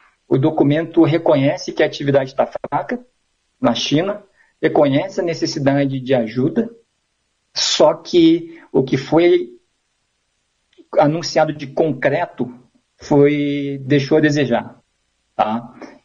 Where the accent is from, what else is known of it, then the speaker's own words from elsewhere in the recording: Brazil; A gente sabe o que é uma recessão, a gente é brasileiro, né?